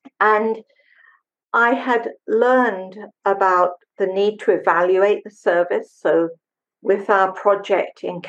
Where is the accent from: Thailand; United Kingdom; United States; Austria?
United Kingdom; England; born there; When I came back to the United Kingdom, because I was born in England